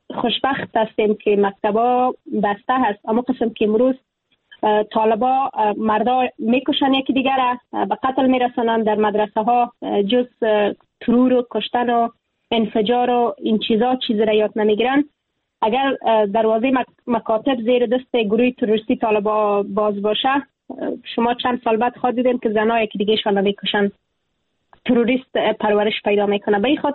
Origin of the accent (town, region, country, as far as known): Afghanistan; moved away